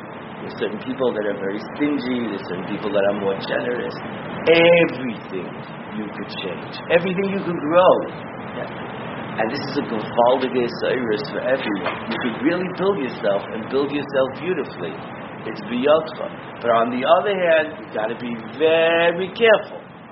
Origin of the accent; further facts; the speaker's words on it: United States; As a little kid, I grew up in America, we took our IQ test